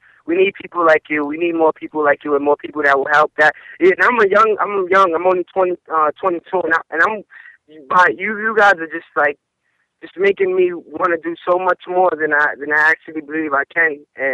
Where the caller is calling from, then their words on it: Staten Island, New York, United States; I'm calling from Staten Island.